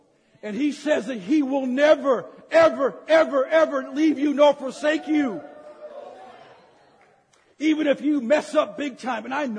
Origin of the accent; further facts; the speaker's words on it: United States; I'm an American.